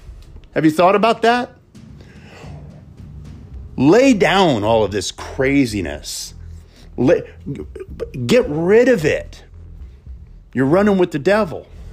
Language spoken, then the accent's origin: English; Las Vegas, Nevada, United States; some of you know that I grew up in Las Vegas singing to all kinds of different artists.